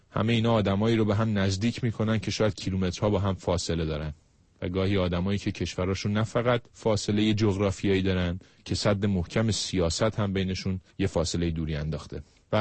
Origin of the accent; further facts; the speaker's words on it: Iran; من ایرانیم و منشه اسرائیلی، هر دو به یه زبون حرف میزنیم